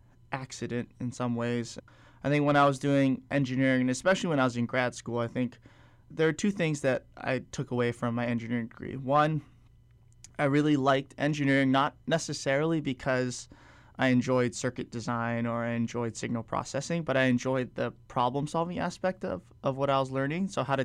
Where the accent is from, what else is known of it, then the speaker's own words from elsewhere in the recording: Hawaii, United States; And I think the thing I like about having, growing up in Hawaii and at least having the perspective from Hawaii, is that that's not how the rest of the world always is, right?